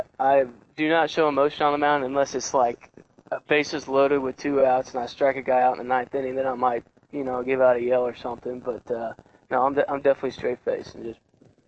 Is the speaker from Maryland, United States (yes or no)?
no; Mexico, Missouri, United States; I grew up in Mexico, Missouri. It's a small town down by Columbia, Missouri.